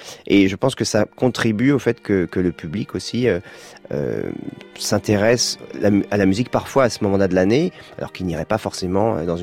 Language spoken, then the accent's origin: French; France